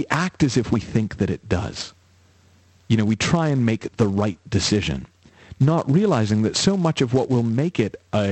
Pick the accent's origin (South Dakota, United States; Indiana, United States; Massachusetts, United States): Massachusetts, United States; Boston; I'm a Laker guy now, which is heresy because I grew up in Boston and, well...